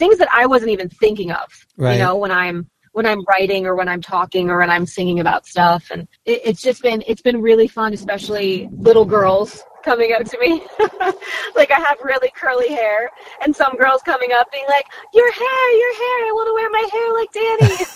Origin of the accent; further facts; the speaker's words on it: Virginia, United States; moved away as an adult; also born or lived in California; now in Nashville, United States; Originally, I'm from Virginia. And after I graduated college, I moved out to LA for a bit and then came to Nashville.